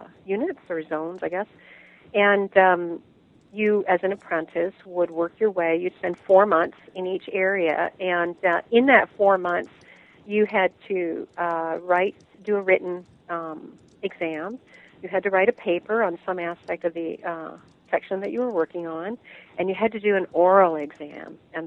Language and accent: English; Canada; because I'm Canadian, and when I do the speaking engagements here in Canada, every Canadian has a bear story. We have a lot of bears up here